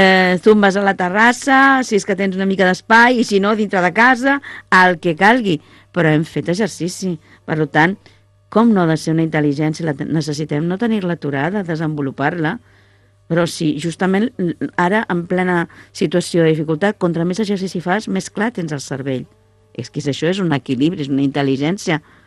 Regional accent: Barcelona, Catalonia, Spain; jo vinc de Barcelona, però és un municipi petit

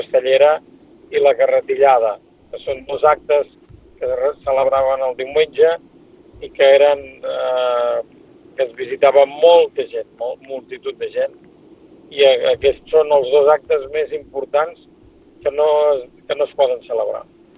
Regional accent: L'Arboç, Catalonia, Spain; quan vaig néixer a l'Arboç i soc autòcton de l'Arboç

